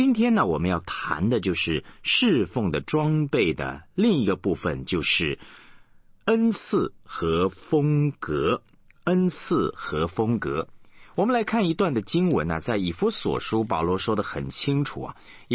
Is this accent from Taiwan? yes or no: no; China; 就是我们中国人说这个急惊风会遇到慢郎中啊。